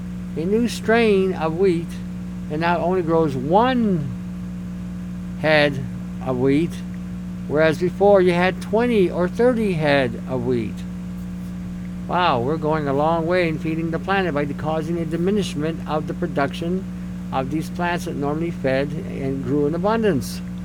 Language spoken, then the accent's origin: English; Detroit, Michigan, United States; where I grew up in Detroit for a young part of my life